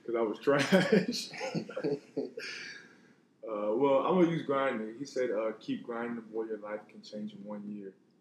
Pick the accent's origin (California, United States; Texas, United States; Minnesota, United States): Texas, United States; Houston; also born or lived in Nigeria; I just say because I was born in Houston. Then I went to Nigeria my fourth grade year to, like, know where I was from with my dad, my brothers.